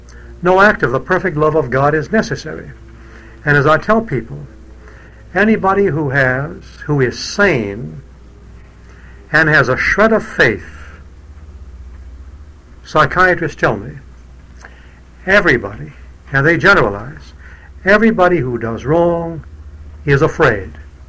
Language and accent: English; Cleveland, Ohio, United States; But it's Cleveland, and most people in Cleveland, it happens to be my hometown, I think are baptized.